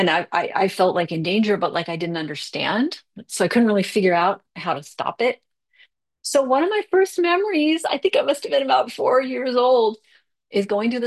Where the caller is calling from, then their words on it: Mountain View, California, United States; I'm zooming in from Mountain View, and I'm really happy to be here today.